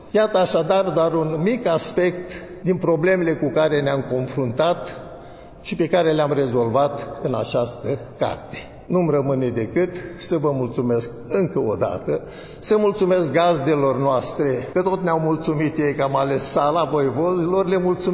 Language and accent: Romanian; Botoșani County, Romania; În satul în care m-am născut eu acolo, în Arborea Dorohoiului